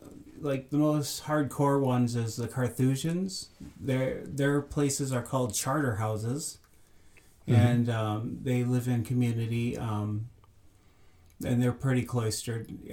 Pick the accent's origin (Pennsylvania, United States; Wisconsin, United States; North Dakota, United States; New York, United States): Wisconsin, United States; they were the priests that we had growing up in Door County.